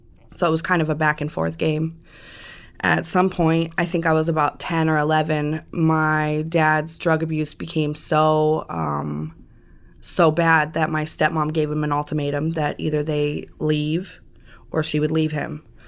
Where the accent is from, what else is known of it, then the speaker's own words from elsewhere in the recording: Las Vegas, Nevada, United States; also born or lived in Las Cruces, New Mexico; Well, I was born in Las Cruces, New Mexico. When I was about 2 years old, my biological mother and my father came to Las Vegas to begin their new life together.